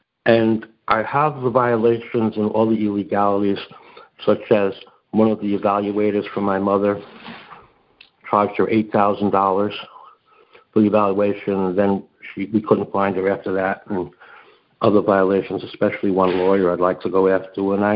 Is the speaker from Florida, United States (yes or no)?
no; Oklahoma, United States; Actually, I'm from Oklahoma.